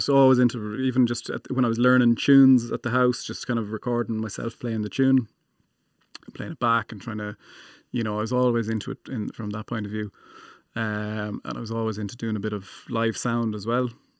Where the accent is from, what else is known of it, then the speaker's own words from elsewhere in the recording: Inishbofin, Connacht, Ireland; I'm from Inishbofin.